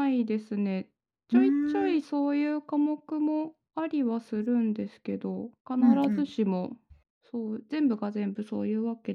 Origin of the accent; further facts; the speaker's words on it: Sapporo, Hokkaido, Japan; 北海道の札幌出身です。